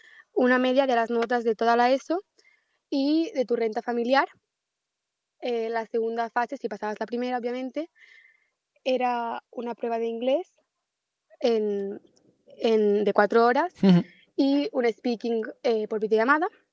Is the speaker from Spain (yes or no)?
yes; Catalonia, Spain; Únicamente he cursado este curso aquí. Yo vengo de Cataluña